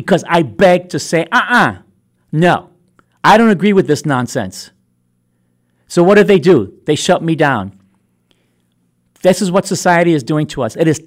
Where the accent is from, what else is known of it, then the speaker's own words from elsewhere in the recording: New York, United States; When I was a kid growing up in Ocean Hill, Brownsville, I was probably the only kid that went to school with a tie and a white shirt on.